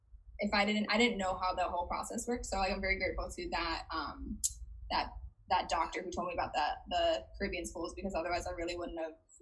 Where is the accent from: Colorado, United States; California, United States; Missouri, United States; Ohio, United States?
Ohio, United States; Cleveland; I am from Cleveland, Ohio, originally.